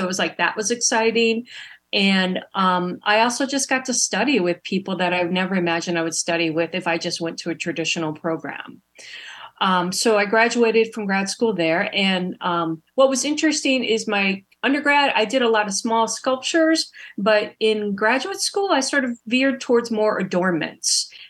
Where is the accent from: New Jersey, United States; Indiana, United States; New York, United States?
Indiana, United States; South Bend; now in Chicago, United States; So I've lived in Chicago for probably over 25 years. But my beginnings were when I grew up in South Bend, Indiana, where For the Love of the Art Fair show is. I grew up in South Bend, Indiana, and I grew up in a family of four kids and my parents.